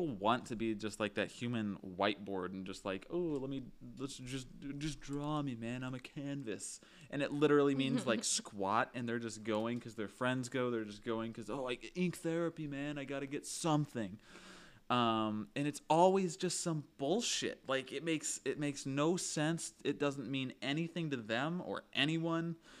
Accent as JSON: {"language": "English", "region": "Midwest", "country": "United States", "said": "let's make it a palm tree because we're from the Midwest and the beach is awesome."}